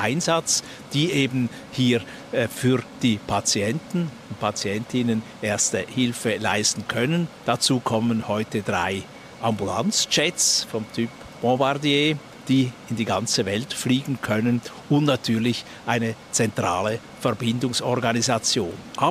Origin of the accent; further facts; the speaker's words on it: Switzerland; wo man auch als Schweizer, wenn man da im Ausland ist